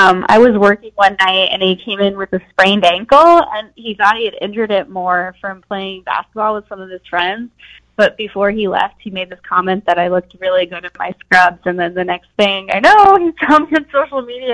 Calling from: Chesapeake, Virginia, United States; Hi, Shaggy and Natalia. … I'm calling from Chesapeake.

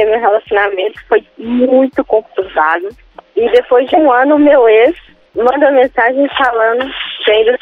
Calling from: Belo Horizonte, Minas Gerais, Brazil; Eu falo de BH.

